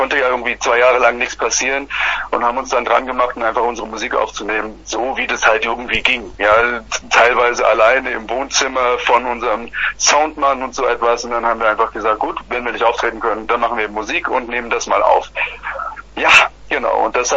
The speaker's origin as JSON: {"language": "German", "town": "Frankfurt", "region": "Hesse", "country": "Germany", "said": "Ich selbst bin aus Frankfurt"}